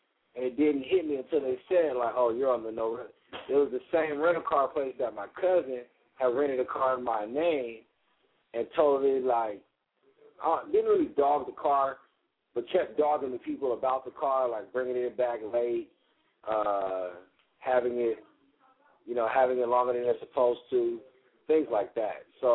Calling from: Las Vegas, Nevada, United States; Like I say, I'm calling from Vegas.

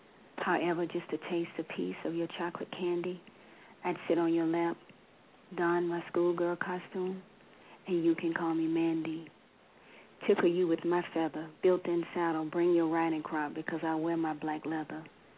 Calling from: South Carolina, United States; South Carolina.

